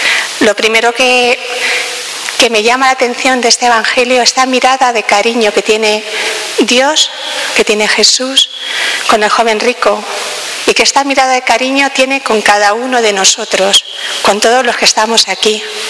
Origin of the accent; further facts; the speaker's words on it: Torrejón, Community of Madrid, Spain; yo también aquí estoy muy contenta de estar aquí en Torrejón, en mi pueblo